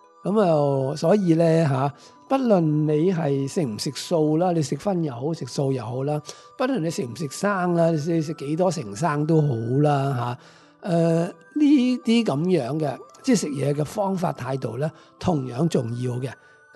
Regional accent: China; 我哋中国人咧，向来对于所谓生冷嘢咧都几抗拒嘅

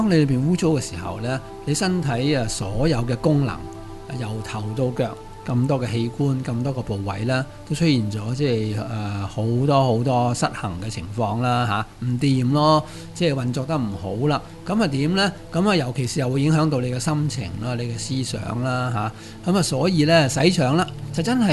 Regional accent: Hong Kong; 我哋香港人

